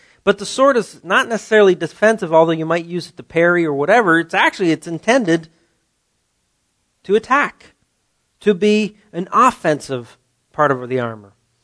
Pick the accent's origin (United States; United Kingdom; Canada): Canada; As a Canadian, we probably know more about American history than Americans know